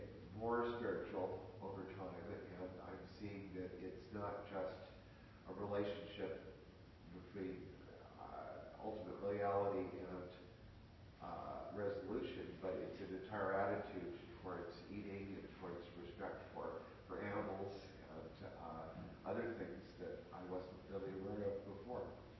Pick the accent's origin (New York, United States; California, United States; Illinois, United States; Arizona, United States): California, United States; San Jose; I found a church. I'm from San Jose. We're visiting here today.